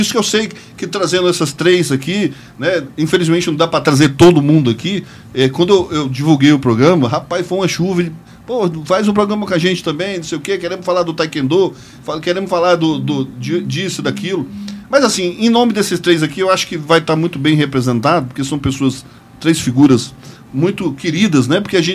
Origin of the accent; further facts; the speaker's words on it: Taguatinga, Federal District, Brazil; E eu lembro quando eu era criança, em Taguatinga, quando eu era criança, eu era uma pessoa indesejada na casa dos outros.